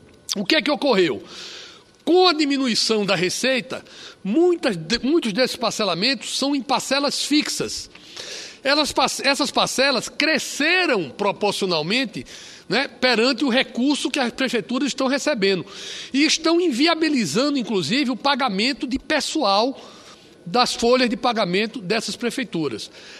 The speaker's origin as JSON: {"language": "Portuguese", "region": "Roraima", "country": "Brazil", "said": "o município de Alto Alegre, lá no meu estado de Roraima"}